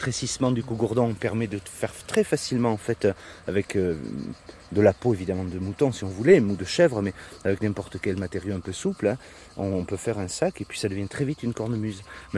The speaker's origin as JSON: {"language": "French", "region": "Provence-Alpes-Côte d'Azur", "country": "France", "said": "Je suis provençal, j'avais pas m'amuser à faire ça"}